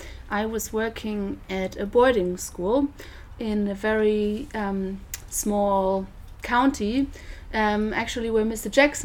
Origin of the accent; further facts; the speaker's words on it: Rödermark, Hesse, Germany; So I grew up in Rödermark, which is about like 10 kilometers south of here.